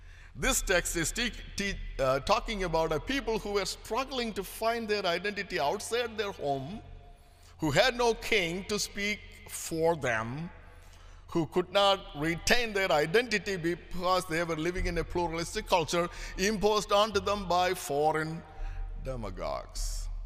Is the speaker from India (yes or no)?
yes; India; moved away; I was born and raised in India, the land of 85% Hindus and 11% Muslims and a minority of 3%.